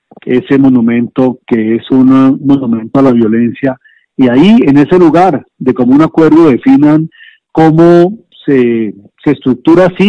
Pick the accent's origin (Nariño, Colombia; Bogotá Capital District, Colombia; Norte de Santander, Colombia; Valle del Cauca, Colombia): Valle del Cauca, Colombia; Cali; yo sí creo que como caleño y la mayoría de los caleños